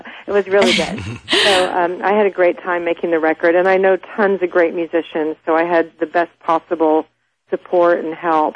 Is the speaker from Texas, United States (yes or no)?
yes; Texas, United States; and I'm from Texas, so I grew up really into blues and a lot of crossing over.